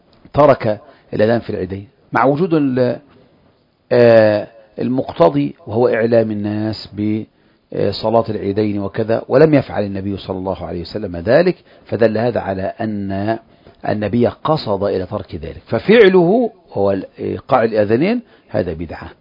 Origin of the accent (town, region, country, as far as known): Egypt